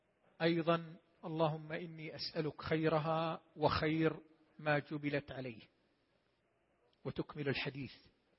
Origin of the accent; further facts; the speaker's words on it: Saudi Arabia; بلدنا المملكة العربية السعودية